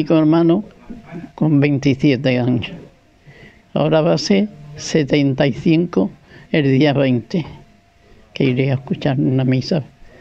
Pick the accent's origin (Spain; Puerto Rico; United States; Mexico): Spain; Huelva, Andalusia; born there; Pues nací en Huelva, en la calle Ruiz Vélez.